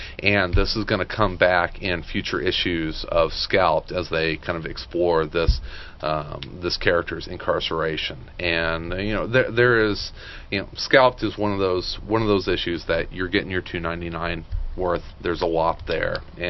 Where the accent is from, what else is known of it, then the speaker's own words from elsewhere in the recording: Marion, Illinois, United States; I grew up in Marion, Illinois, which for a long time was known as the federal prison that Leonard Peltier was incarcerated at.